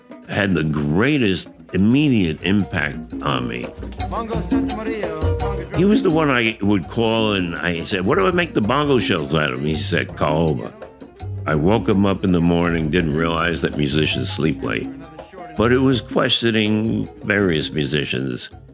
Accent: New York, United States; now in New Jersey, United States; I was born in the Bronx, New York, and I lived there for about 23 years before I moved to New Jersey with the express purpose of building bongos.

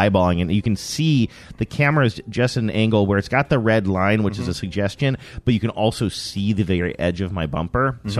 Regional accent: New York, United States; maybe it's because I am from New York

